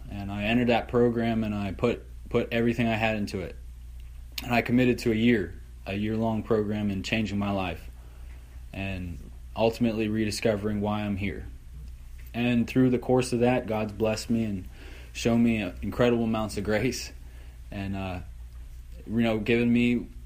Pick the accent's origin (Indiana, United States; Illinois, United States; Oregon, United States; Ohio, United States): Ohio, United States; Steubenville; And a little bit about me. I was born and raised in Steubenville, Ohio. I was born in a great Christian home, very loving family.